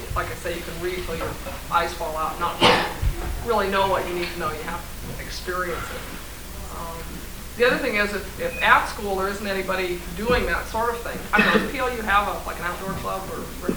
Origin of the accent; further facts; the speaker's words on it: Florida, United States; I grew up in Florida, so I didn't get into winter stuff until quite late in life.